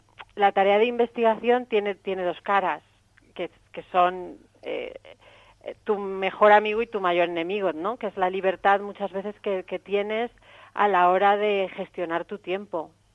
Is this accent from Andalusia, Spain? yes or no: no; Madrid, Community of Madrid, Spain; a Madrid y fue aquí ya donde encontré la siguiente oportunidad. Digamos, fue una vez de vuelta en mi ciudad de origen donde encontré lo siguiente.